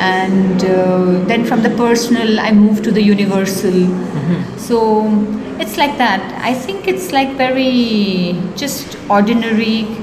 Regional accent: Pondicherry, Puducherry, India; also born or lived in Nashik; No, I was born in Nasik, and at the age of two, my parents brought the whole family, when I was two, to Pondicherry.

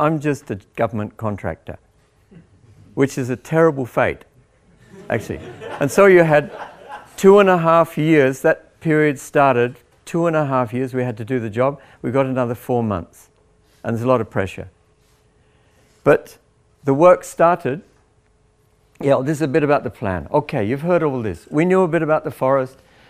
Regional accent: Tasmania, Australia; I come from Tasmania, you know.

